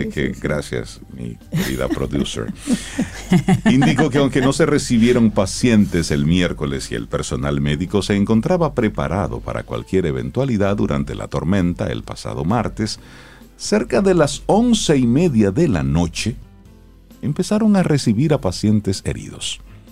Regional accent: Los Mameyes, Santo Domingo, Dominican Republic; Me duele porque yo me crié en esas calles.

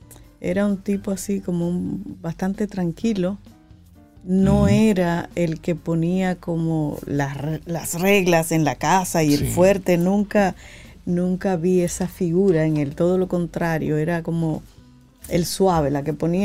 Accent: La Piña, La Vega, Dominican Republic; Cuando íbamos de La Piña, que es mi pueblo

